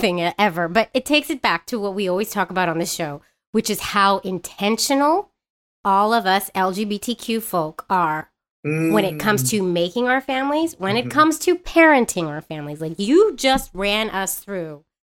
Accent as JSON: {"language": "English", "town": "San Francisco", "region": "California", "country": "United States", "tie": "born or raised there", "said": "I grew up in San Francisco, too."}